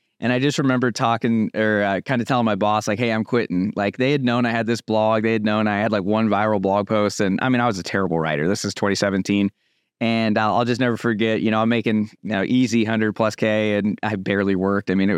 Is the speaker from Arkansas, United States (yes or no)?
no; Oregon, United States; There was nothing to do in a town I grew up in Oregon.